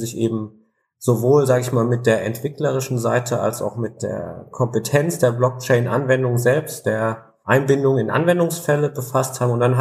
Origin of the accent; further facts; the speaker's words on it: Northern Germany, Germany; weil wir als Norddeutsche, vielleicht gibt es das im Süden ähnlich, da auch einen gewissen Lokalpatriotismus gerne haben